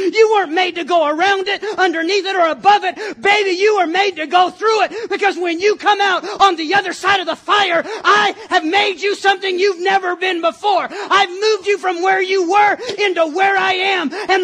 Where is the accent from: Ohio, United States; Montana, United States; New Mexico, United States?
New Mexico, United States; moved away; I came from New Mexico. Some of you are like, so?